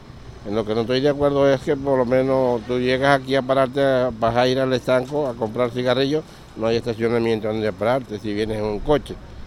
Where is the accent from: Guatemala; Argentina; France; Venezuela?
Venezuela; Vivo aquí, no soy de aquí, soy venezolano.